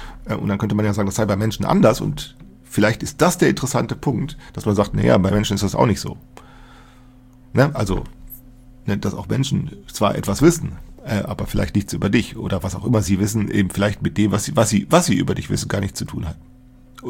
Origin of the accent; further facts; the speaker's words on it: Rhineland, Germany; ich bin Rheinländer